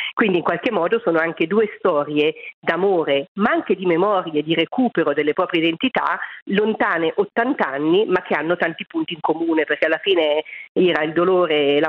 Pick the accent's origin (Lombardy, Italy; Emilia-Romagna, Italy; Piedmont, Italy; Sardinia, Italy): Lombardy, Italy; Ferno; Fermo. Fermo è il paese dove sorge praticamente ora il Terminal 1 di Malpensa.